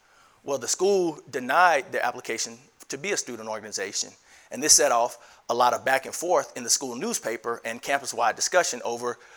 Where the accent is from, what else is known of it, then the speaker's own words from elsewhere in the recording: Birmingham, Alabama, United States; I grew up in Birmingham, Alabama. My parents grew up in a segregated Birmingham.